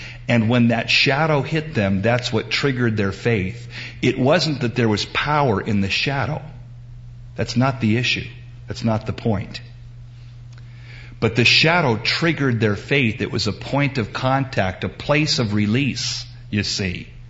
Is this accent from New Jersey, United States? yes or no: no; Portland, Oregon, United States; also born or lived in California; When I was growing up in Portland, I'm a native Oregonian, a rare breed.